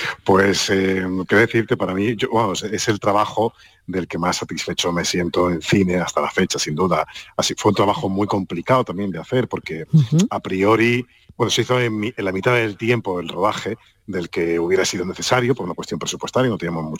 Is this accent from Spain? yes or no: yes; Algeciras, Andalusia, Spain; yo no me he criado en el campo, yo soy de Algeciras, pero no me he criado en el campo